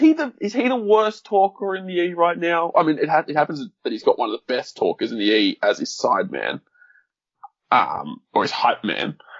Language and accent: English; Australia; Aussies are very creative with their chants, though. We get it from you blokes, I think. We get it from the English.